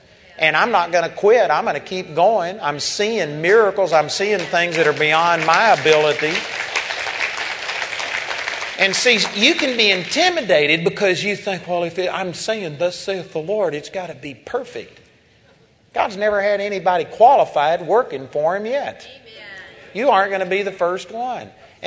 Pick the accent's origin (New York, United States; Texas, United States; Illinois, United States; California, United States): Texas, United States; accent: Texas; by the time it gets through my brain and through my Texas accent, it just comes out me.